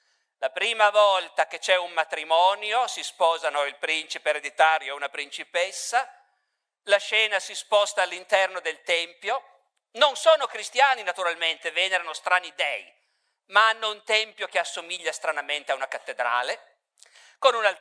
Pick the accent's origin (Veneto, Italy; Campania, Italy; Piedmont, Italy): Piedmont, Italy; Turin; born there; quando io sono nato a Torino nel 1959